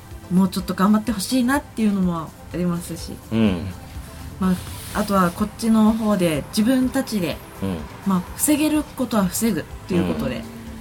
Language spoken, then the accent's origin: Japanese; Fukushima, Japan; 私は福島県民としてはちょっと悔しい部分もあります。